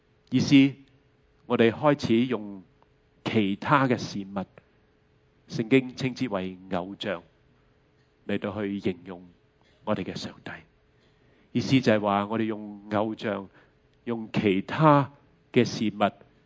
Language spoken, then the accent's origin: Cantonese; New Territories, Hong Kong; 我和师母呢可能在新界长大，